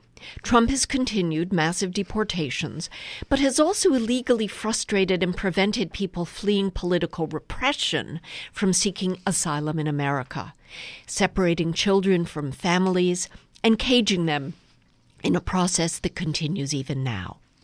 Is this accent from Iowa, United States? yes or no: no; Bronx, New York, United States; I was visiting the public housing project where I grew up in the Bronx.